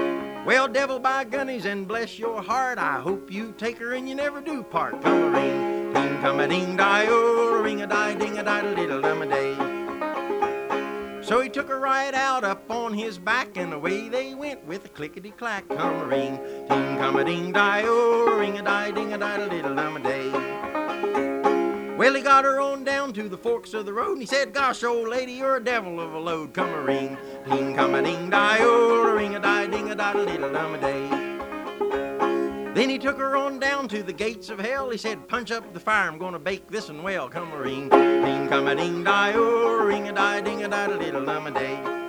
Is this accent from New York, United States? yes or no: no; Hinton, West Virginia, United States; This fellow's from down around my way near Beckley, West Virginia. I grew up in the Hinton area.